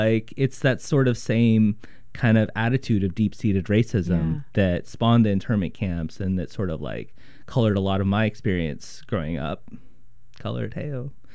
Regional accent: Idaho, United States; Well, I grew up in Idaho

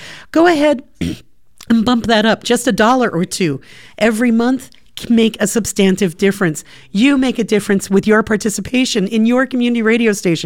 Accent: Portland, Oregon, United States; because I grew up in Portland. I was born here.

